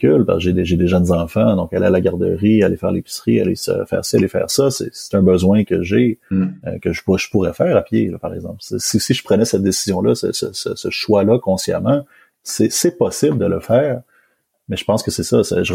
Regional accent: Montreal, Quebec, Canada; Alors, c'est moi-même, je suis Montréalais, j'ai un véhicule.

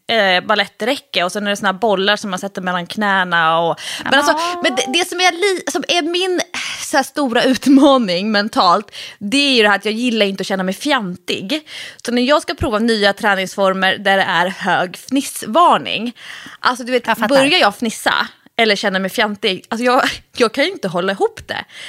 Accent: Stockholm, Stockholm County, Sweden; när jag var kanske då 15-16, och som stockholmare

